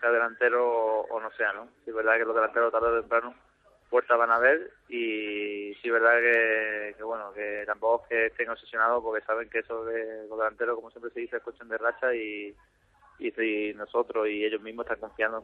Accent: Malaga, Andalusia, Spain; Sí, el equipo de mi tierra, donde me crié como

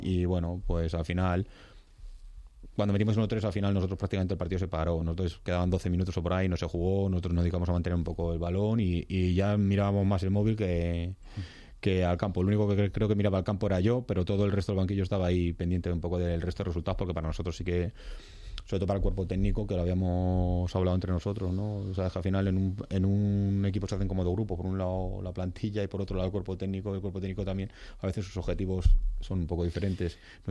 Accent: Parla, Community of Madrid, Spain; soy de Parla, yo soy parleño.

